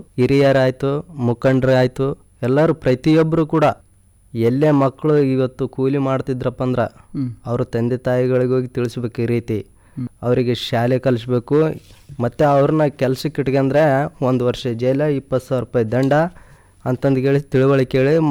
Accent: Jan Maradi, Karnataka, India; ಗಲಗ್ ಗ್ರಾಮ ಪಂಚಾಯತಿ ವ್ಯಾಪ್ತಿಯಲ್ಲಿ ಬರೋದು ನಮ್ಮೂರು ಜಾನ್ ಮರಡಿ ಸರ್.

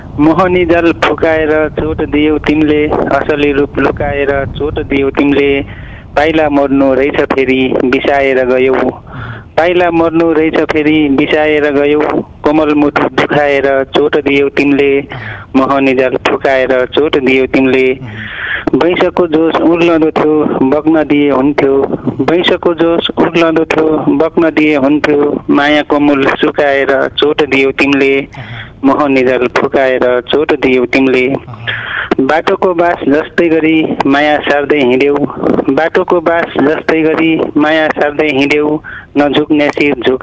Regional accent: Karnali Province, Nepal; हजुर म मेरो घर चाहिँ डोल्पा हो

